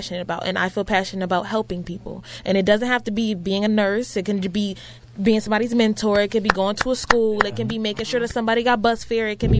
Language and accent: English; Bridgeport, Connecticut, United States; I grew up in Bridgeport, Connecticut.